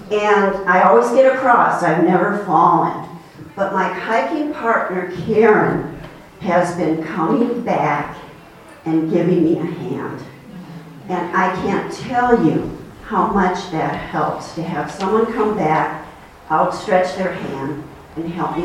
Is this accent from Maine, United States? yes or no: no; Michigan, United States; It's a creek, called a creek around here. And I'm from Michigan.